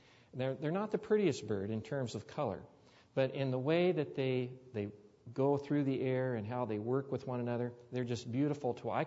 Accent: Midwest, United States; when I grew up in the Midwest part of my life.

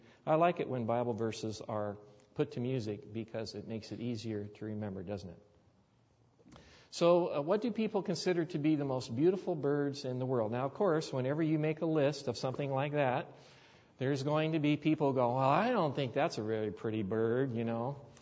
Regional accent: Midwest, United States; when I grew up in the Midwest part of my life.

